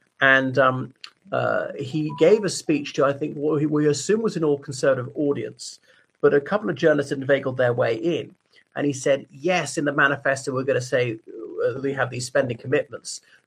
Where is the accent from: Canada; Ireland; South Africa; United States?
Ireland; o everybody … from Ireland.